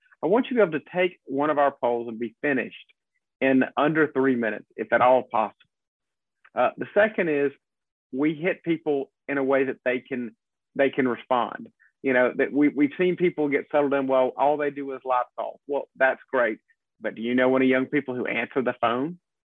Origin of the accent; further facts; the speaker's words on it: South Carolina, United States; and I grew up in South Carolina doing politics.